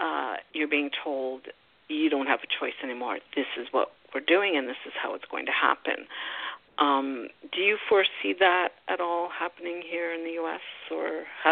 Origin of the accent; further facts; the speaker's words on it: Canada; You know, I'm from Canada.